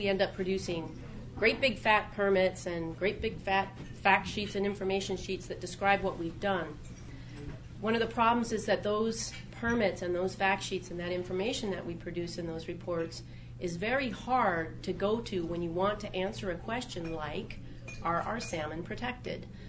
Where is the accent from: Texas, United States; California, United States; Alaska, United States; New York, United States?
Alaska, United States; Juneau; now in Anchorage, United States; My job is located in Anchorage, but I'm from Juneau. I've been in Anchorage for a couple of years. I spend a lot of time in both cities, actually. I love Southeast